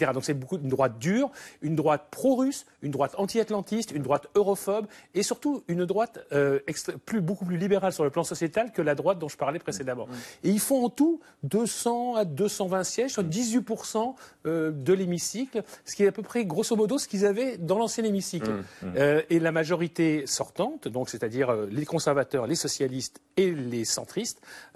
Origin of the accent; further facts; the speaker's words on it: France; c'est parce que je suis Français que je comprends